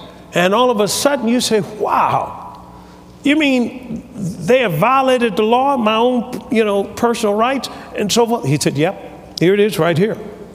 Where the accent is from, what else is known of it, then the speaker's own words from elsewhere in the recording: Tuskegee, Alabama, United States; Well, I came from Tuskegee, where the famous George Washington Carver was a scientist.